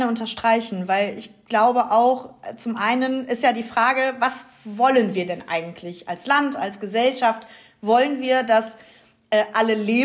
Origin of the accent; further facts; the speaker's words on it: West Germany, Germany; ich habe noch nie quasi erstens das Bewusstsein verspürt zu sagen, ich komme aus Westdeutschland.